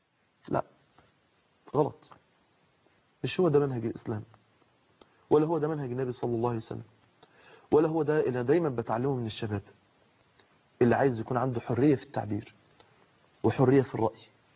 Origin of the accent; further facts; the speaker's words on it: Egypt; إحنا كلنا مصريين